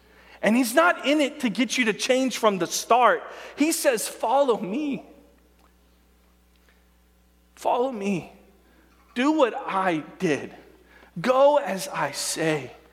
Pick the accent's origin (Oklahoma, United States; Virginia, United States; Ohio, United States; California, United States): Oklahoma, United States; And I said, man, I'm from Oklahoma. There's a church on every corner.